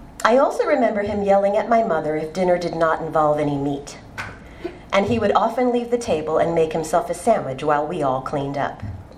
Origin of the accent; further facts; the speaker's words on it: Passaic, New Jersey, United States; born there; I was born in Passaic, New Jersey in 1969.